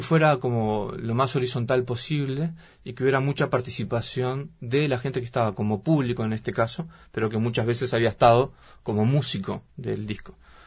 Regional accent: Uruguay; como buen uruguayo, soy un músico que trabaja en la frontera

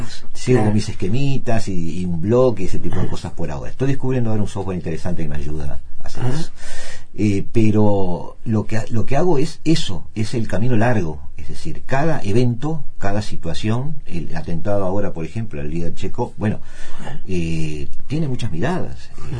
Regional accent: Uruguay; Somos uruguayos. Somos un pueblo bastante politizado.

